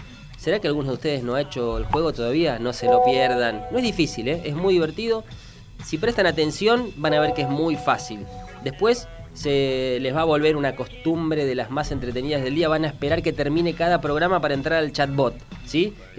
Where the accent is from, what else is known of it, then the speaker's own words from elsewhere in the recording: Rosario, Santa Fe, Argentina; moved away; De Zárate, yo me fui de Rosario.